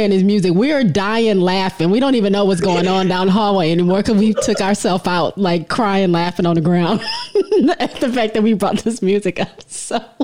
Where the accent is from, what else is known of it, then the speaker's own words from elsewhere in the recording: Michigan, United States; I'm the only one from not in Texas. I'm from Michigan. So I'm with all these Texas girls the whole time.